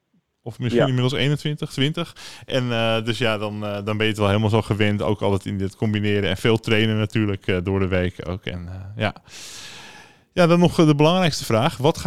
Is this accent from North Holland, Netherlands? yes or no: yes; North Holland, Netherlands; En we hopen natuurlijk als Zaankanters dat ZV de Zaan dat gaat halen.